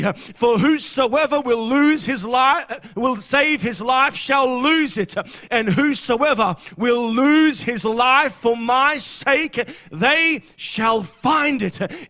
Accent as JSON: {"language": "English", "town": "Brisbane", "region": "Queensland", "country": "Australia", "tie": "born or raised there", "also_born_or_lived": "Caloundra", "said": "I was originally from Queensland, and I spent weekdays with my mother in Brisbane, south of Brisbane. But I would spend my weekends with my father. He lived on the Sunshine Coast in Caloundra."}